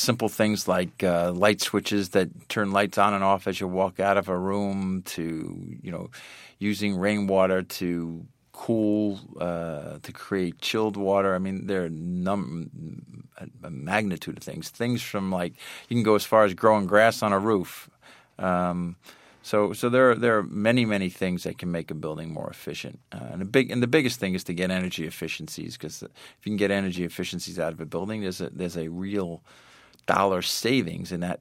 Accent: United States; As an American, I have to say, sometimes harder to get started

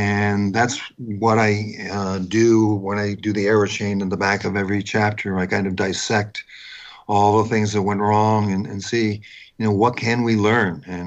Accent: Falmouth, Massachusetts, United States; I grew up on the Cape and Woods Hole, which is part of Falmouth.

